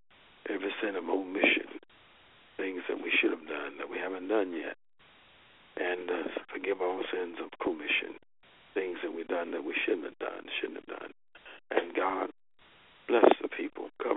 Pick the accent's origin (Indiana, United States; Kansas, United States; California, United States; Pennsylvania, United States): Kansas, United States; Kansas City; born there; And I was born in Kansas City, Kansas, specifically Argentine, Kansas.